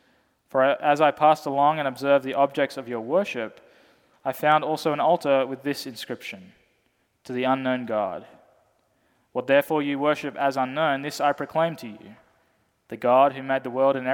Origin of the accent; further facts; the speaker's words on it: Australia; As an Australian citizen, he is still my earthly king.